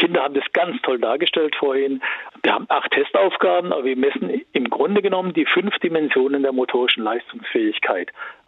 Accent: Baden-Württemberg, Germany; da bin ich jetzt auch konkret beteiligt, weil ich komme ja aus Baden-Württemberg.

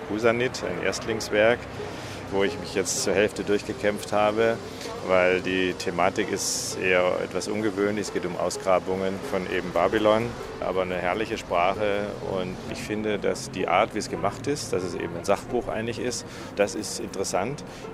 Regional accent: Munich, Bavaria, Germany; ich bin aus München

